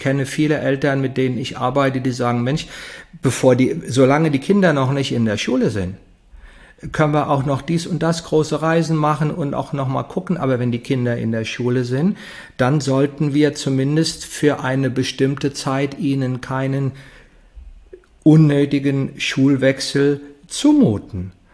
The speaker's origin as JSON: {"language": "German", "town": "Heidesheim", "region": "Rhineland-Palatinate", "country": "Germany", "said": "ich komme aus Heidesheim, ein kleines Dorf zwischen Mainz und Ingelheim"}